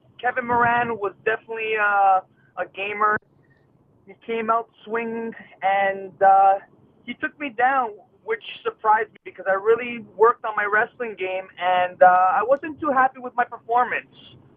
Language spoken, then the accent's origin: English; Toronto, Ontario, Canada; it's important for me to fight in my hometown. I love Toronto. I love Ontario, and I'm proud to be Canadian, and I want to represent.